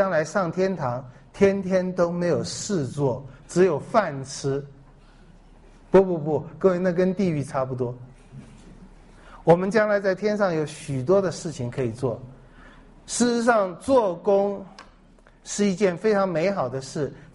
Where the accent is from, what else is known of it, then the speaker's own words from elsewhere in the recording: China; 这跟我们中国人讲面子有点像，但是不一样